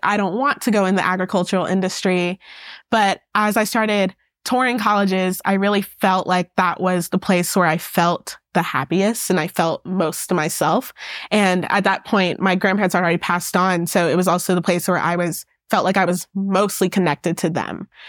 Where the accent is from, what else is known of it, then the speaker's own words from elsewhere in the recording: Georgia, United States; also born or lived in Dixon Mills, Alabama; Yes, I grew up in Georgia, but I always say that I was partially raised by my grandparents in Alabama. So on my dad's side, his parents, they had an 84-acre farm in Dixon Mills, Alabama